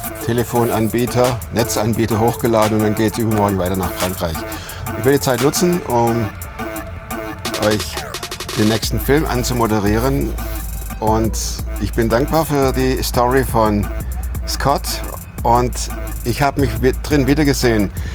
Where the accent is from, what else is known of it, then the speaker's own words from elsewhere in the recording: Switzerland; Ganz schnelle Grüße hier aus Lörrach. Wir kommen aus der Schweiz, machen hier kurz einen Zwischenstopp